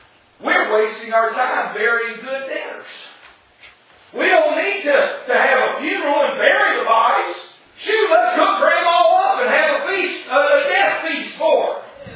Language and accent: English; Mobile, Alabama, United States; Well, we are from Mobile, so that would be H-A-W-G. Hog.